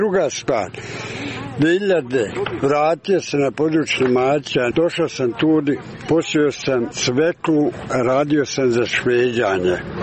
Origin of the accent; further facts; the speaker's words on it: Belgrade, Serbia; u Beogradu, tu sam imao svoje radnike